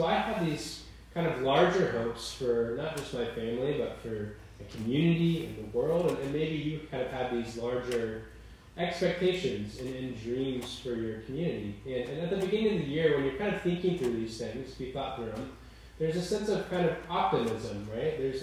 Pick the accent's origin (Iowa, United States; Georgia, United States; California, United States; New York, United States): Georgia, United States; I'm from Georgia, so I'm not an Alabama fan.